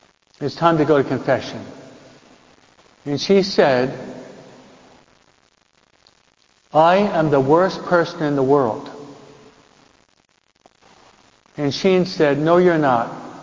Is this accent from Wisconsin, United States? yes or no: no; New York, United States; I'm a New Yorker.